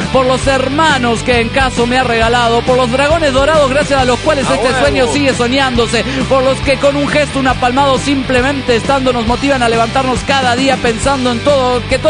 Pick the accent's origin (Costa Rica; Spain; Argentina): Argentina; Santa Fe; now in Brazil; pasó lo mismo en mi tierra natal, Santa Fe, Argentina